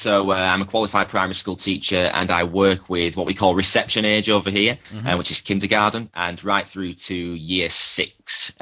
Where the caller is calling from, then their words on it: Harrogate, Yorkshire and the Humber, United Kingdom; I'm speaking from Harrogate in the North Yorkshire God's Own County in England.